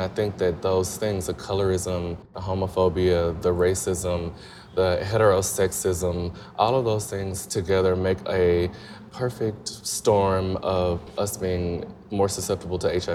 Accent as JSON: {"language": "English", "town": "Columbus", "region": "Mississippi", "country": "United States", "tie": "born or raised there", "said": "Being born and raised in Columbus, Mississippi, in a place that is highly religious, in a small town of 28,000 people, you don't get much variations in viewpoints."}